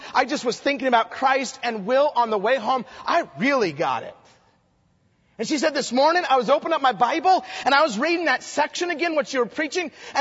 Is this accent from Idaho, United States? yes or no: yes; Twin Falls, Idaho, United States; I grew up in Twin Falls, Idaho